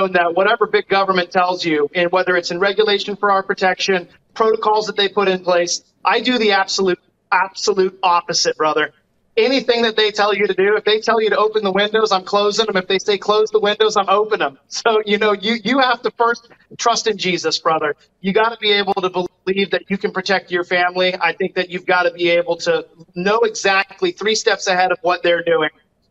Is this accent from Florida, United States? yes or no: yes; West Palm Beach, Florida, United States; since, you know, the early 80s growing up in West Palm Beach, Florida, when you would see crystal clear blue skies at the beach.